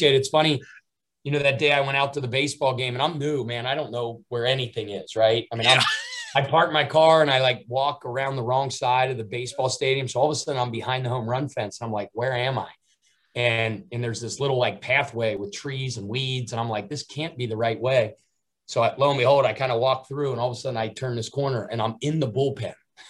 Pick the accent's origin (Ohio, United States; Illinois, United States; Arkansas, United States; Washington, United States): Ohio, United States; Cincinnati; Obviously, my hometown is Cincinnati, so obviously very connected in the Midwest and Ohio.